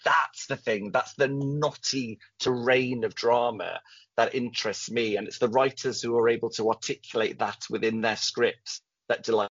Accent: Wales, United Kingdom; not just as a, you know, as a Welsh person, as a gay person, as a human

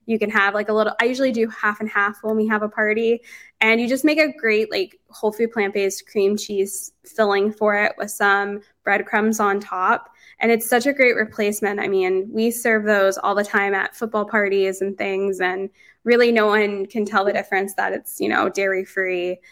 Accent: Pittsburgh, Pennsylvania, United States; Yeah, my husband likes more spicy things than I do personally

